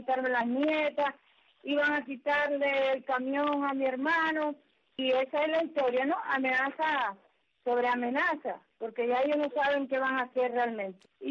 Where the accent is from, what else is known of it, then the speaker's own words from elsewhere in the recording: Cuba; somos cubanos